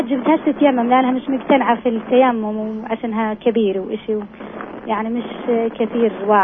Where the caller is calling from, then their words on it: Hebron, West Bank, Palestine; من الخليل.